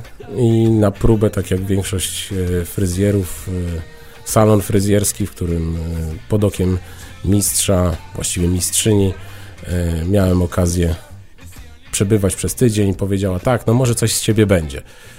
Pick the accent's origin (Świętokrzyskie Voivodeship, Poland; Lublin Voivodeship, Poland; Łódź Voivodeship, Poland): Lublin Voivodeship, Poland; Lublin; pozdrawiam moje rodzinne miasto Lublin bardzo serdecznie i wszystkich fryzjerów z Lublina, którzy nas w tej chwili słuchają. To jest moje miasto rodzinne